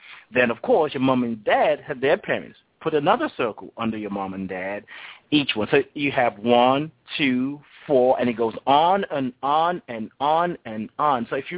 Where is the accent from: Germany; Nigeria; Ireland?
Nigeria; now in United States; I'm originally from Nigeria, and my story about honoring ancestors came in a roundabout kind of way. I think I'm learning more in America about honoring my ancestors than I did in Nigeria.